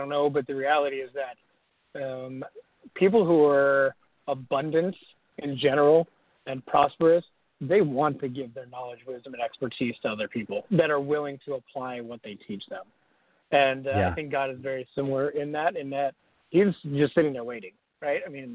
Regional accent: Maryland, United States; I grew up in Maryland, and I love Maryland, and every single summer, we would spend time at the beach

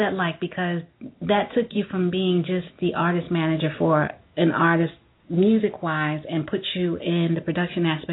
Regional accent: Brooklyn, New York, United States; Yeah, I'm from Brooklyn, went to Erasmus, so you know I know the area.

